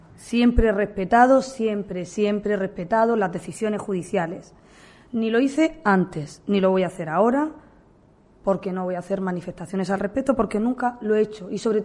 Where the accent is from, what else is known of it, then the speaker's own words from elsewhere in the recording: Cartagena, Region of Murcia, Spain; la gente de nuestra tierra, de mi tierra